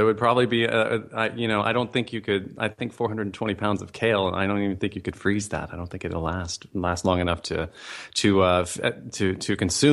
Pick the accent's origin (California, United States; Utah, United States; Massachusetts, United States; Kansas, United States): Kansas, United States; Lawrence; So I grew up, I was born in Lawrence, Kansas, and I grew up there.